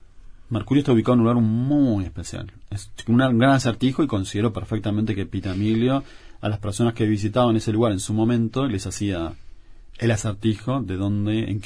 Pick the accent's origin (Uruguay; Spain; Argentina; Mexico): Uruguay; como uruguayos, fuimos muy injustos con la sociedad que le tocó vivir